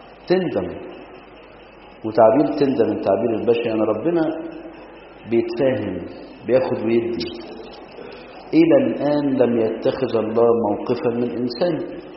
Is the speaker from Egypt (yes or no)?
yes; Egypt; افتكر ان الانجليز لما كانوا عندنا في مصر هم اللي عملوا حاجة اسمها الشفخانة